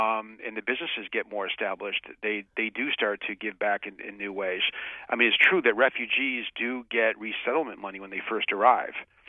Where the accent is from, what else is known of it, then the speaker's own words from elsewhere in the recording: Cleveland, Ohio, United States; In my hometown, Cleveland, which used to be the sixth largest city in America with 1 million people, we're down to now 395,000 people.